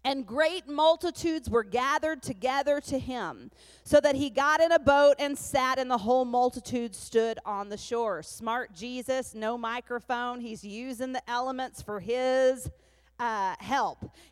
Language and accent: English; Amarillo, Texas, United States; now in Kentucky, United States; Now, I'm from Amarillo, but I've lived in Kentucky for 16 years.